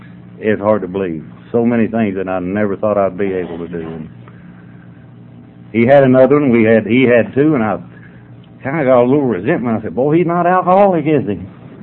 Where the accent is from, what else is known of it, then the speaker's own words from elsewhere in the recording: Georgia, United States; I'm a drunk from Georgia.